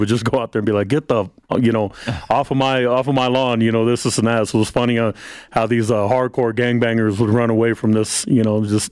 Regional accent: Fresno, California, United States; Originally from Fresno, California. It's a little no-name town in the middle of nowhere.

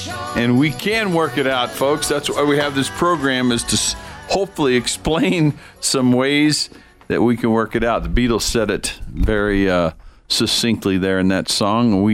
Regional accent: Oklahoma, United States; I got out of Oklahoma.

